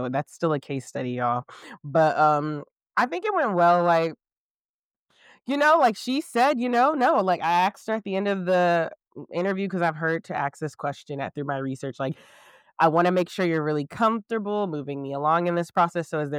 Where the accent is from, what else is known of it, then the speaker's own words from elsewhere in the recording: East Coast, United States; I was like, yeah, you know what? I'm from the East Coast. I'm willing to relocate.